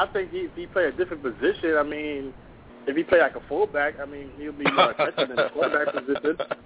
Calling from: Alaska, United States

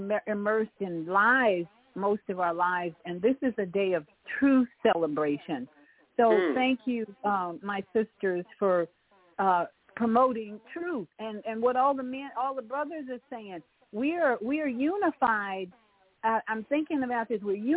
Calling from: Orlando, Florida, United States; in Orlando.

